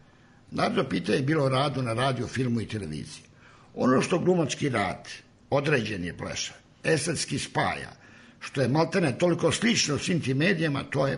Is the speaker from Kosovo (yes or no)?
no; Bosnia & Herzegovina; accent: Ijekavian; now in Serbia; Ne treba zaboraviti, ja sam poreklom Bosanac, pa mi je jekavski rodni govor.